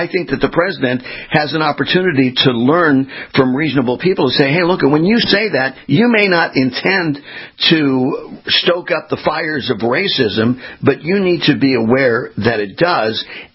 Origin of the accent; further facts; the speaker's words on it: California, United States; And I'm a West Coast guy. I'm born and raised in California. I go to New York for the first time, order a cup of coffee.